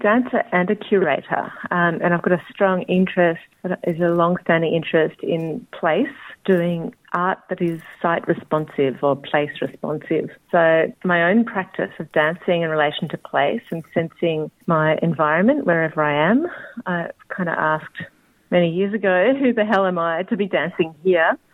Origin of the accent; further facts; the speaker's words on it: Ferntree Gully, Victoria, Australia; born there; also born or lived in Naarm; I was born actually in Ferntree Gully in the foothills of the Dandenongs, which is Korowarabu in Woiwurrung language. I've lived in Nam and between there and the Dandenongs or Korowarabu for most of my life